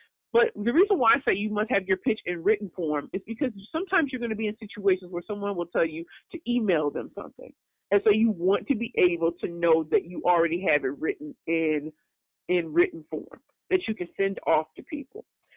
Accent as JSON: {"language": "English", "town": "St. Louis", "region": "Missouri", "country": "United States", "said": "And I was talking to the cashier about that, and I was like, \"Yeah, I'm from St. Louis, Missouri.\""}